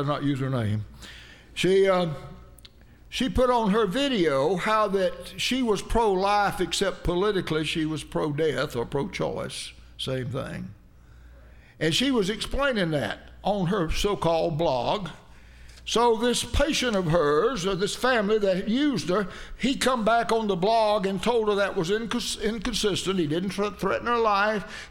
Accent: California, United States; Say, I'm from California.

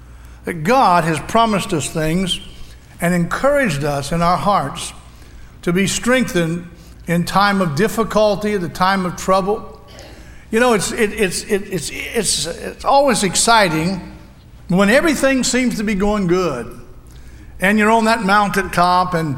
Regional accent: Florida, United States; I grew up in Florida all my life, lived all my life in Florida. And I love Florida.

